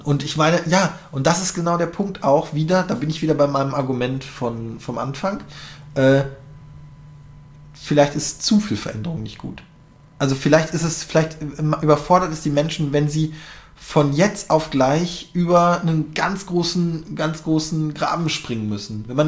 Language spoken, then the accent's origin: German; North Rhine-Westphalia, Germany; now in Berlin, Germany; Ich komme aus NRW